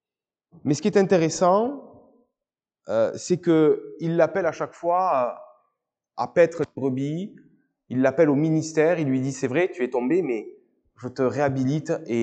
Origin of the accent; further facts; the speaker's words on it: France; je suis français, je vis en France